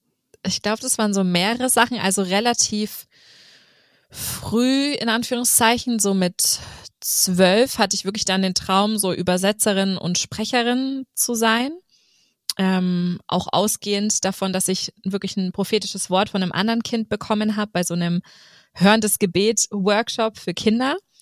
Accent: Nuremberg, Bavaria, Germany; now in Stuttgart, Germany; verheiratet mit einem Schwaben. Das muss man dazu sagen, weil ich komme ja aus Nürnberg

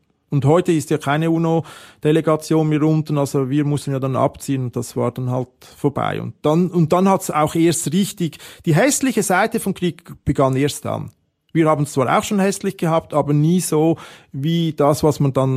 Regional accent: Switzerland; Also ich hätte nie gedacht als Schweizer, dass ich mal in so eine Situation komme.

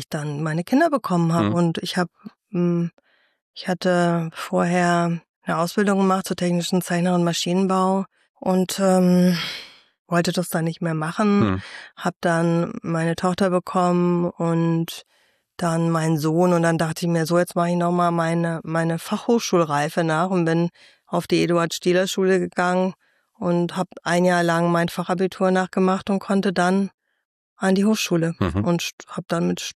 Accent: Fulda, Hesse, Germany; dann habe ich hier meine Jugend verbracht im Kreuz.

